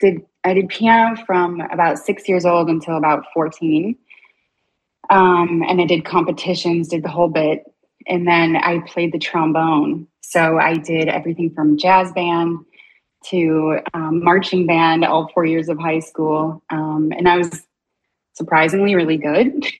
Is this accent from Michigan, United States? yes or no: yes; Detroit, Michigan, United States; moved away as an adult; I was a late bloomer. I'm from Detroit. I did go to some clubs there, but I left when I was about 18 or 19.